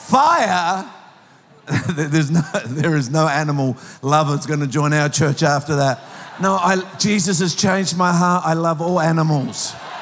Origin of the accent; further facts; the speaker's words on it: Papua New Guinea; born there; I was born in Papua New Guinea.